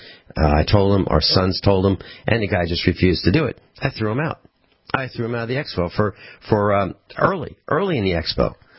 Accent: Missouri, United States; Because I'm not a felon, and I'm from Missouri, and I own these

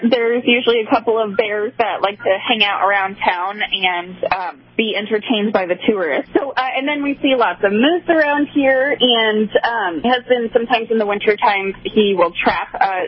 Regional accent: Fairbanks, Alaska, United States; also born or lived in Anchorage; I am. I grew up in Fairbanks and Anchorage.

